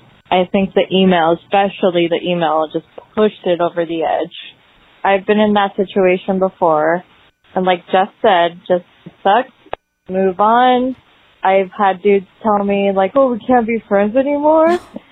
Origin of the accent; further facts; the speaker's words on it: San Diego, California, United States; I'm from San Diego. Still listen to you guys.